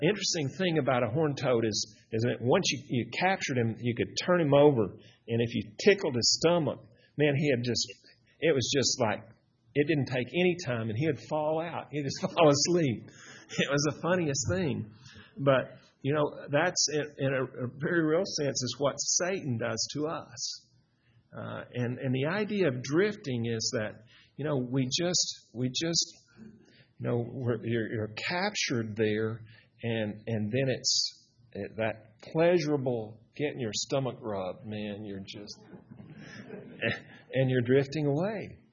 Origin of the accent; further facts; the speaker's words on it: Texas, United States; I remember when I grew up in West Texas, and does everybody know what a horny toad is?